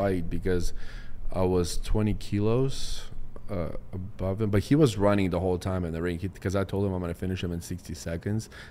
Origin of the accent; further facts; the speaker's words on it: Miami, Florida, United States; But it's in Miami this time, in my hometown.